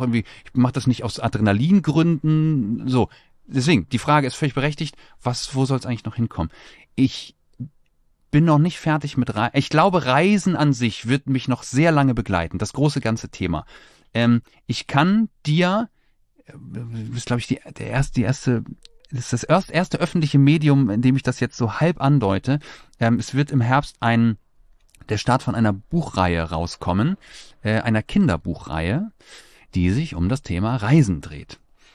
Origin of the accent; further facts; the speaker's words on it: Kiel, Schleswig-Holstein, Germany; Also ich bin in Kiel groß geworden und habe Kiel auch nie, wohnsitzmäßig nie verlassen.